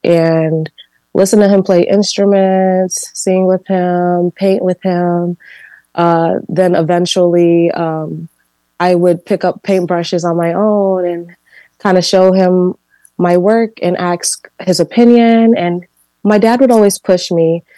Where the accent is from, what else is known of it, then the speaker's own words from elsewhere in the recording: Chicago, Illinois, United States; I actually was born here. I was born in Chicago.